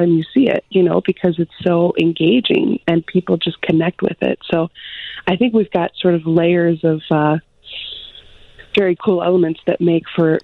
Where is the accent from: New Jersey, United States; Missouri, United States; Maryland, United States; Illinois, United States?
Illinois, United States; Chicago; also born or lived in New York; and actually I'm from Chicago, and so I was there for 2 years back in 2000, and then moved to New York with Blue Man, and then I came back for 10.